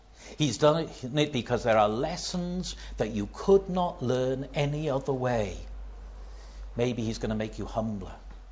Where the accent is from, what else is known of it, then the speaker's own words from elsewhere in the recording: United Kingdom; because I'm a Brit and we always apologise when people push into us